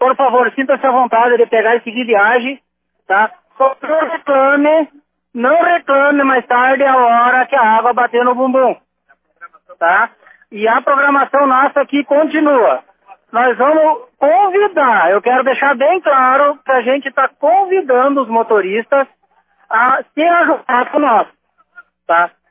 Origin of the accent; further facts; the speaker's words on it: Canoinhas, Santa Catarina, Brazil; Eu sou de Santa Catarina. Sou de Santa Catarina, da cidade de Canoinhas.